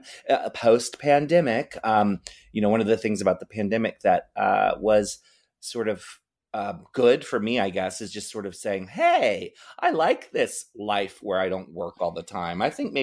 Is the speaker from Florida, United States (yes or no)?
no; Maryland, United States; now in San Francisco, United States; I grew up in Maryland, so he won't fly out for my big, you know, drag shows at the Castro Theater